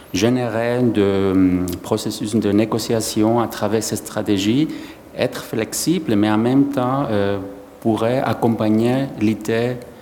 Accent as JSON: {"language": "French", "country": "Cyprus", "lives_now": "Greece", "said": "Moi, je viens de Chypre. Chypre, c'est un autre pays de Grèce."}